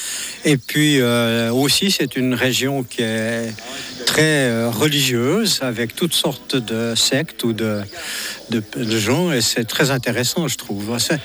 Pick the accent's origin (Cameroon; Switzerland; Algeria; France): Switzerland; Vaud; now in Tavannes, Switzerland; j'habite maintenant Tavannes, mais en fait je suis un jurassien vaudois.